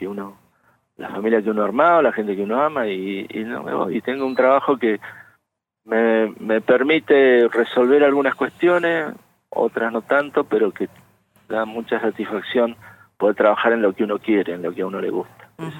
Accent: Villa Regina, Río Negro, Argentina; born there; now in Zapala, Argentina; por cuestiones de trabajo que le surgieron, nací en otro lugar. Nací en Villa Regina.

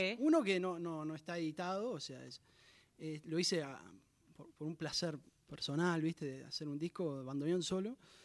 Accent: Florida, Uruguay; Vino hace muchos años a Florida, que es mi ciudad natal.

